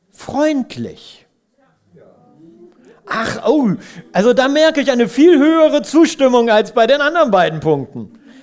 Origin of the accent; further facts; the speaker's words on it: Bad Harzburg, Lower Saxony, Germany; Ich bin aufgewachsen in Bad Harzburg und meine Eltern haben irgendwann am Stadtrand ein Haus gebaut und daneben war ein Feld.